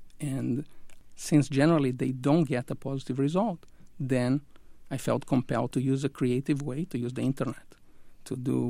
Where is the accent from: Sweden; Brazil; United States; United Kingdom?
Brazil; São Paulo; It was like living in a little shtetl, a little village from Eastern Europe that my grandparents transplanted to Brazil. We lived a fully Jewish life.